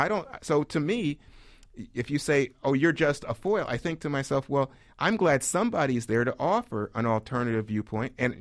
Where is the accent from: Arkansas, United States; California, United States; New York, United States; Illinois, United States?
New York, United States; Brooklyn; Yeah, I grew up in Brooklyn. I read tabloids.